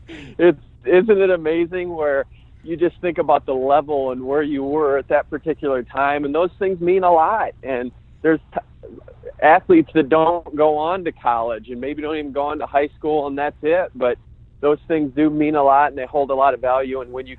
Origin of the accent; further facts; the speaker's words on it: Cedar Falls, Iowa, United States; you've made contributions in my hometown